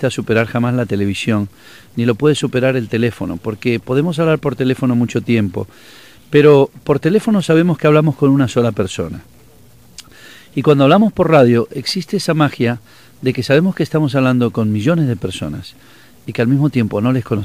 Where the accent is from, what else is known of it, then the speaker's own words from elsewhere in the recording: Cuba; moved away; cuando salí de Cuba dejé mi vida, dejé mi amor. Cuando salí de Cuba dejé enterrado mi corazón.